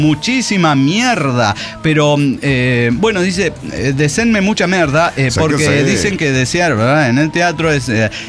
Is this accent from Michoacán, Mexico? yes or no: no; Cuautitlán Izcalli, State of Mexico, Mexico; moved away as an adult; yo soy originario de Cuautitlán Izcalli y desde mi primera vez, mi primer mes de vida y hasta mis 22 años viví ahí. Ahora regreso cada que puedo a ver a mi familia